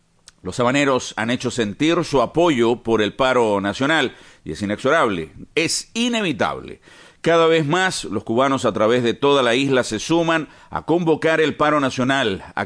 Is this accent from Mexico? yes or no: no; Chile; esta señora de la que yo me siento avergonzado como chileno que soy